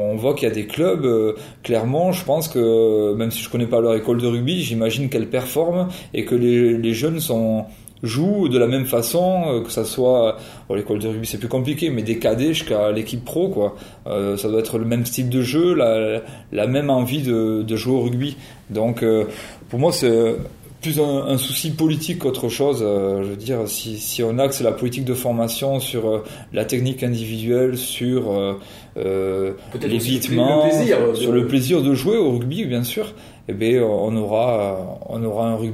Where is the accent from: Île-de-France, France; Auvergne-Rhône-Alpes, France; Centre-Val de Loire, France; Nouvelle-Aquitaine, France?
Nouvelle-Aquitaine, France; Pau; Un petit club à côté de Pau, donc, c'est là d'où je viens.